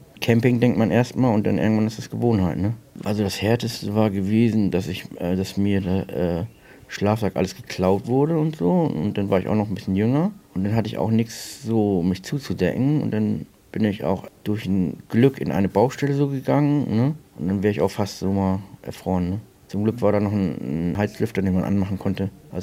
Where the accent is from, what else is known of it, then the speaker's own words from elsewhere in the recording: Lüneburg, Lower Saxony, Germany; now in Hamburg, Germany; Ich bin jetzt nicht gebürtiger Hamburger, aber fast. Ich bin Lüneburger.